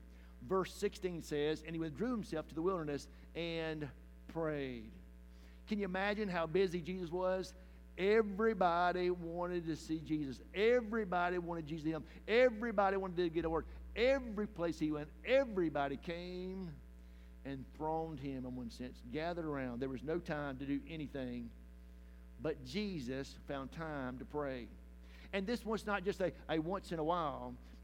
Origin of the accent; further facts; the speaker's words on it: Live Oak, Florida, United States; It's kind of like when I grew up in Live Oak. It was pretty dead.